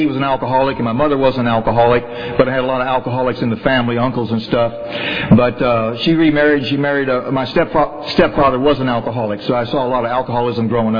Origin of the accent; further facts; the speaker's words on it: Texas, United States; I'm not from California. I'm from Texas. And all right. And I grew up a little country boy out in East Texas